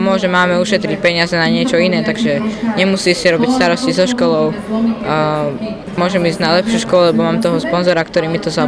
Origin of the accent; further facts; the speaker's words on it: Cinobaňa, Banská Bystrica Region, Slovakia; mám 13 rokov a pochádzam z Cinobane, malá dedinka pri Lučenci.